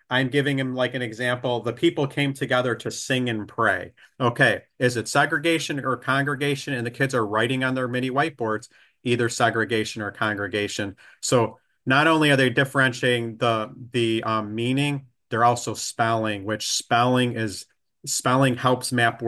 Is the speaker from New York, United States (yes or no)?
yes; Buffalo, New York, United States; So I'm from Buffalo. They call us like the most passionate football fans out there.